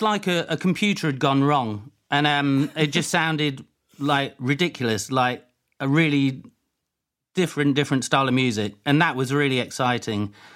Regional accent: Leicester, East Midlands, United Kingdom; I was born in Leicester, and I lived in a village in the countryside. Ibstock was a mining village, and then Woodhouse Eaves, which was like a posher village.

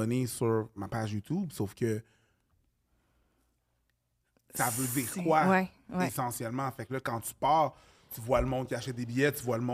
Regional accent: Montreal, Quebec, Canada; moi, je viens de Montréal, les alentours

